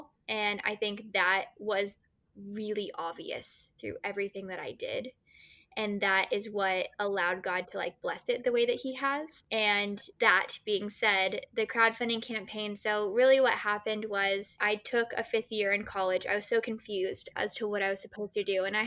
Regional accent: Kentucky, United States; also born or lived in Florida / California; now in Los Angeles, United States; I am born and raised in the South in Kentucky. I was born in Florida, moved around, lived in California until almost the end of middle school, and then my parents divorced, so I was relocated to Kentucky for high school and for college

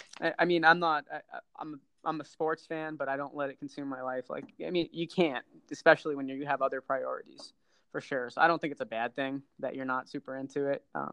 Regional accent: Boston, Massachusetts, United States; Yeah, I'm from Boston area

